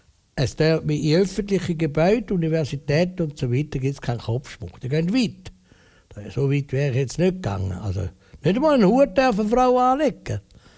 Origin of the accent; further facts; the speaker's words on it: Switzerland; aber bei uns in der Schweiz muss man das Gesicht können zeigen